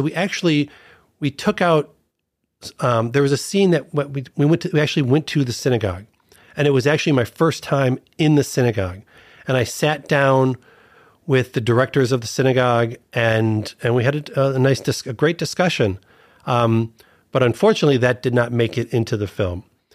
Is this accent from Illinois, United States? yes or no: yes; Chicago, Illinois, United States; we also went back to where I grew up in the Chicago area, and I actually went back to the synagogue where I had my bar mitzvah